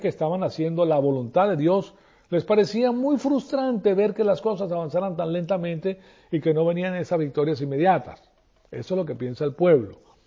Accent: Venezuela; moved away; Me fui de Venezuela y dije, aquí no voy a hacer yo nada

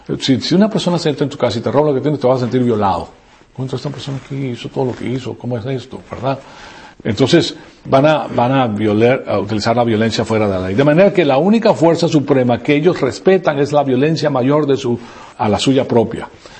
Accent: Caracas, Capital District, Venezuela; moved away; Yo estudié en La Salle de Tienda Honda y en La Salle, La Colina, hasta que salí de Venezuela.

